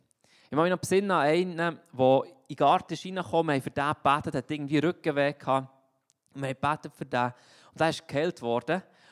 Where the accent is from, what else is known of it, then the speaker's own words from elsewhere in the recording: Thun, Bern, Switzerland; bin in Thun aufgewachsen, im Berner Oberland, haben wir auch ganz viele Berge.